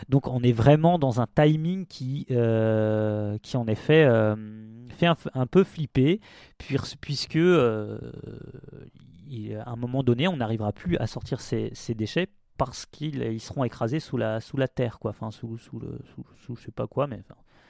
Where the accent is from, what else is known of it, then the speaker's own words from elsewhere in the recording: East, France; je viens donc de l'est de la France.